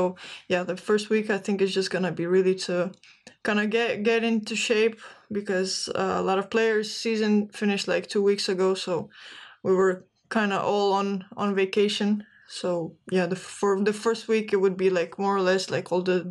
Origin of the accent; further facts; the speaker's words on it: Virginia, United States; born there; Specifically, I was born in Virginia, but I just say like to the non-Americans that it's Washington, D.C., because I don't think a lot of people would know where that is.